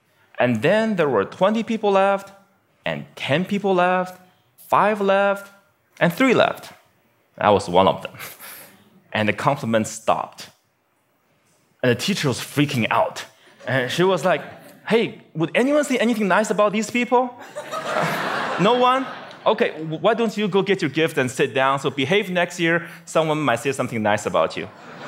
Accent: Beijing, China; Bill Gates came to my hometown, Beijing, China, to speak

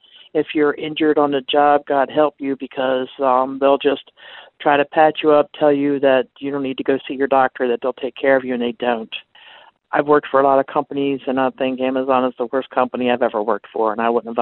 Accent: Maryland, United States; I'm from Baltimore County.

